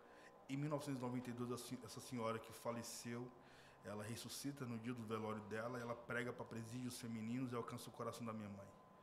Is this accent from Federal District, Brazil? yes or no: yes; Brasília, Federal District, Brazil; Eu nasci na fé, numa Assembleia de Deus, em um bairro, uma igreja bairrista, um bairro periférico em Brasília